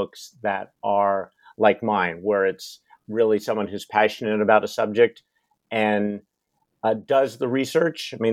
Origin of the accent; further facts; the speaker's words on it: Washington, United States; But growing up on Puget Sound, for those of you who aren't familiar with Puget Sound, it's that body of water that is between the Olympic Mountains and the Cascade Mountains in Western Washington